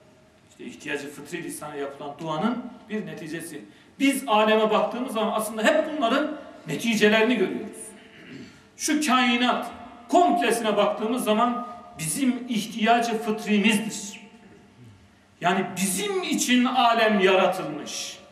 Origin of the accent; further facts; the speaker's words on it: Erzurum, Turkey; Gidelim, bizim Erzurumluyuz